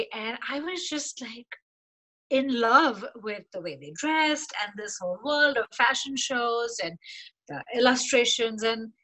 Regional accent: India; moved away as an adult; now in United States; So when I grew up in India, and I moved to the US when I was 20.

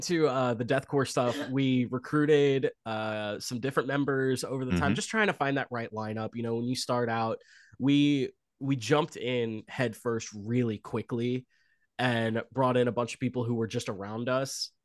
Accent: Missouri, United States; now in Springfield, United States; But I'm from St. Charles County, right there off of Zumbel and Fifth Street.

